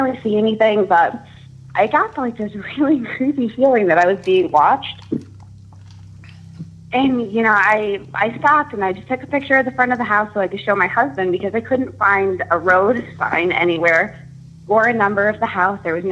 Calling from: New York, United States; I'm calling from New York.

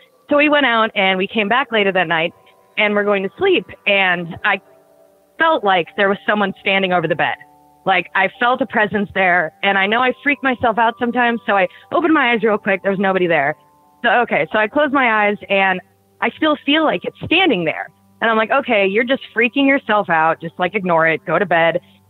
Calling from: Eureka Springs, Arkansas, United States; Hi, this is … I'm calling from Eureka Springs, Arkansas.

